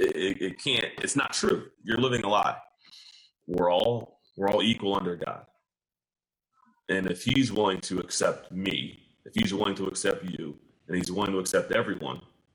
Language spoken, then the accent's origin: English; Bloomfield, United States; growing up in Bloomfield, I mean, we had every kind of person was represented.